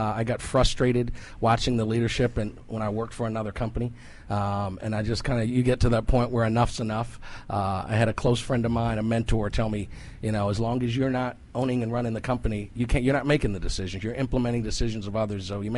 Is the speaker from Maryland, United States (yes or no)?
yes; Silver Spring, Maryland, United States; also born or lived in Washington, D.C.; Born in D.C., raised in Silver Spring, Maryland.